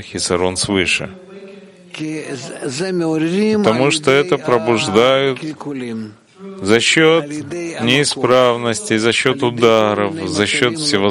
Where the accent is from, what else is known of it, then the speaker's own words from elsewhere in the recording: Turkey; now in New York, United States; Я студентка в КБЮ. Я живу в Нью-Йорке. Я из Турции сама.